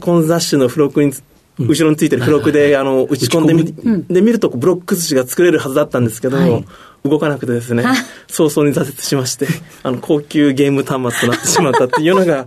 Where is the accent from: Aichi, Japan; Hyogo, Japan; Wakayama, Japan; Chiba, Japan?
Aichi, Japan; 愛知県になります。